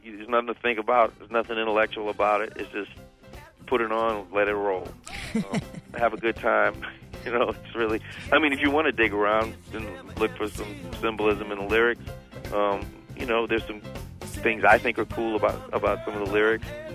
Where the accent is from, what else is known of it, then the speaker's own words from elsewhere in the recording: New Orleans, Louisiana, United States; This CD is a limited release in New Orleans. It's just like a special deal for my hometown.